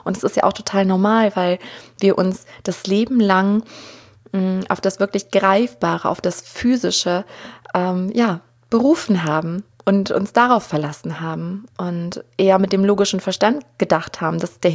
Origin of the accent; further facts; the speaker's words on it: Germany; ich bin ja auch hier aufgewachsen in Deutschland, in diesem Umfeld und keiner von denen, die mich umgeben haben, wusste irgendwas von Hellsinn.